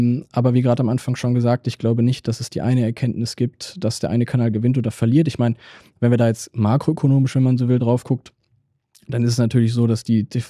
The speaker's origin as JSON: {"language": "German", "town": "Bielefeld", "region": "North Rhine-Westphalia", "country": "Germany", "said": "Und ich war jetzt nicht nur die letzten 8 Jahre wieder in Bielefeld, sondern ich bin auch Bielefelder."}